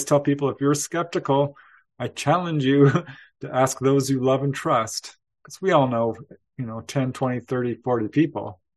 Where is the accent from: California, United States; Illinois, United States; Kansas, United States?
California, United States; Topanga Canyon; a wave of sightings over my hometown of Topanga Canyon.